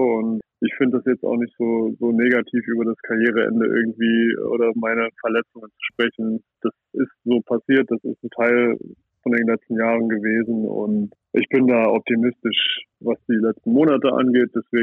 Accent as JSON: {"language": "German", "town": "Saarlouis", "region": "Saarland", "country": "Germany", "said": "Also ich komme aus Saarlouis, aus dem Saarland, und ich habe da das Handballspielen gelernt"}